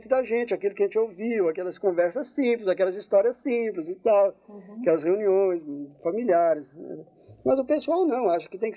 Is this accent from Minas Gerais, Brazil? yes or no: no; São Paulo, Brazil; porque eu sou paulista.